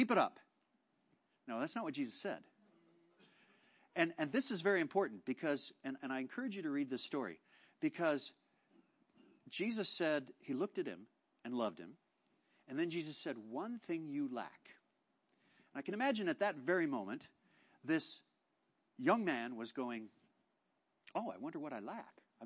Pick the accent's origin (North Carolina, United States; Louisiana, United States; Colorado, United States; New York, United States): Colorado, United States; I grew up water skiing on Saturdays. I grew up, I don't know, we watched the Broncos because they came on at 11 in Colorado.